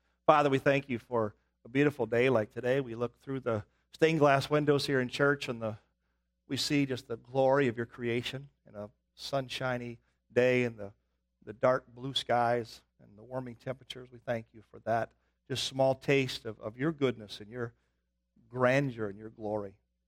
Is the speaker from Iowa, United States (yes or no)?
yes; Sheldon, Iowa, United States; When I was growing up in Sheldon, Iowa